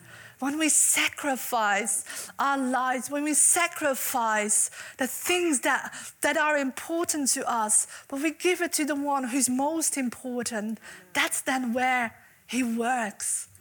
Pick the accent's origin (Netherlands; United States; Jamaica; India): Netherlands; English is a second language; now in United Kingdom; I didn't know the language. I'm from the Netherlands, if you didn't know. I didn't know the language. But you know, there was a family here in England, in Lincolnshire, who loved me.